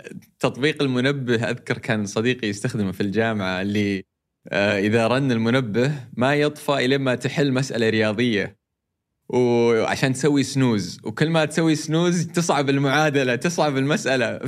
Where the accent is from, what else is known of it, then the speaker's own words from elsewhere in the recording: Saudi Arabia; يمكن عندنا في السعودية